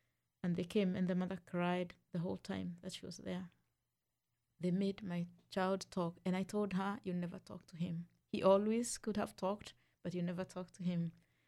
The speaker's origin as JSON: {"language": "English", "country": "Kenya", "said": "I come from Kenya."}